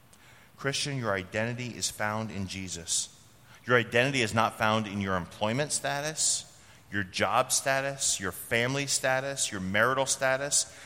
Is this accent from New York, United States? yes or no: no; Vermont, United States; And so growing up in the town where Ben and Jerry's comes from